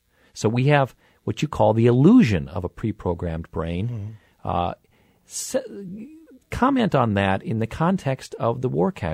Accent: Cedar Falls, Iowa, United States; Because as a child, as a teenager, growing up in Cedar Falls, Iowa, I was a springboard diver, amateur, and traveled around the Midwest doing competitions.

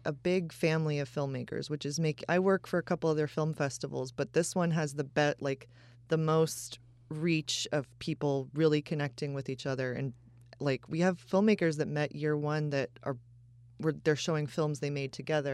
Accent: Chicago, Illinois, United States; I'm from Chicago, and so, it really moved me.

